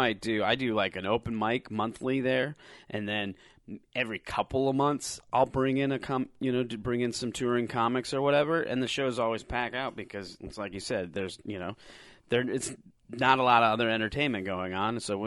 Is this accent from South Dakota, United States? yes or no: yes; South Dakota, United States; also born or lived in San Diego; That's correct.